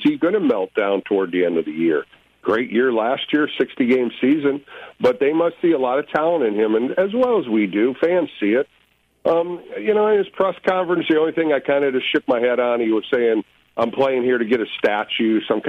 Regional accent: Ohio, United States; now in California, United States; and I grew up in Ohio. I didn't really know a lot about it because I really didn't follow California teams because of the Midwest and the West Coast.

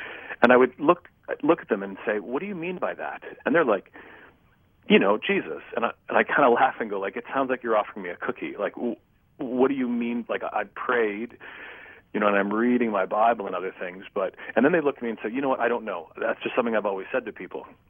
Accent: Canada; being a Canadian, I'm a foreign student in the U.S.

